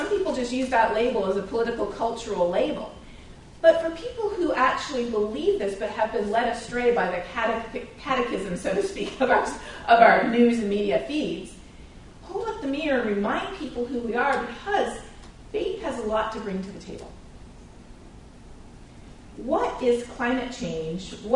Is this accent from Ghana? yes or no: no; Canada; and I'm Canadian myself.